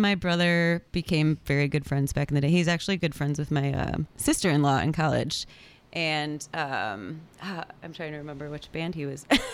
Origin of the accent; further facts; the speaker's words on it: Fort Atkinson, Wisconsin, United States; now in Madison, United States; Well, I grew up in Fort Atkinson, Wisconsin. Moved here to Madison probably around like 2005.